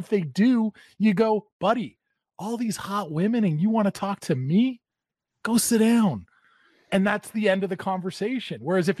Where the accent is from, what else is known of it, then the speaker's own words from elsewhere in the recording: Toronto, Ontario, Canada; We're based in Toronto. I'm a Toronto boy.